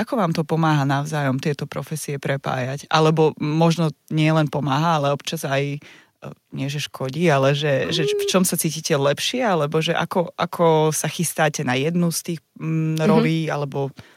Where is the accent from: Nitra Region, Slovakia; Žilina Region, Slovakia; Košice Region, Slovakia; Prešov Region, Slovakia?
Prešov Region, Slovakia; Prešov; now in New York, United States; Ja som z Prešova, chcela som povedať